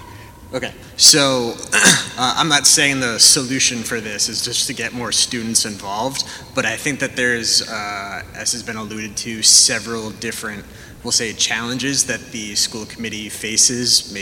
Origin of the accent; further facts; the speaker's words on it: Burrillville, Rhode Island, United States; I grew up in Burrillville where there is seven members.